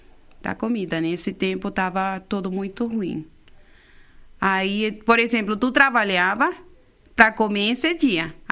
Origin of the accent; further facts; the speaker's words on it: Venezuela; moved away as an adult; now in Brazil; Eu saí da Venezuela com uma menina.